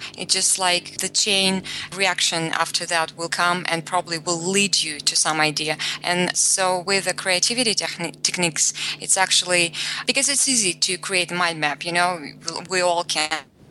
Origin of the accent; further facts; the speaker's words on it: Russia; English is a second language; Well, I grew up in Russia and Russian myself.